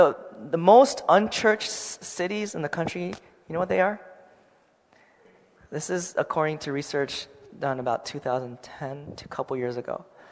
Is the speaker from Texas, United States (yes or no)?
no; Seattle, Washington, United States; But I'm from Seattle, so God's still working in Seattle, praise the Lord.